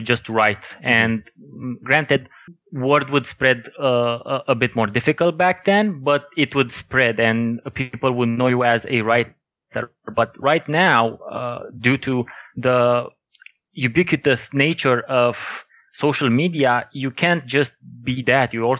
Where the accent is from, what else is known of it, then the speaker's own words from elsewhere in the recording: Romania; English is a second language; now in Denmark; I'm originally from Romania. I live now in Denmark, so I moved from East to West.